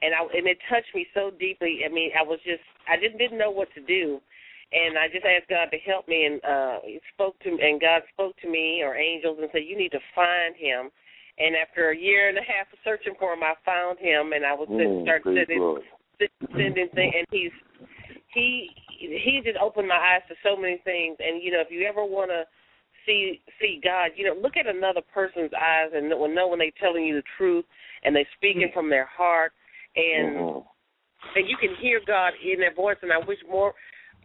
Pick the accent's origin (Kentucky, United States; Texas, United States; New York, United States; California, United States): Texas, United States; Houston; growing up in Houston, I wasn't involved in gangs or anything like that, but I did have two cousins that perished in prison.